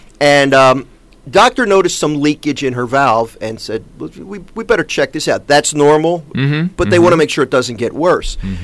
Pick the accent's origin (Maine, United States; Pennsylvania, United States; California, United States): Pennsylvania, United States; Philadelphia; I'm a Philadelphian, born and raised here.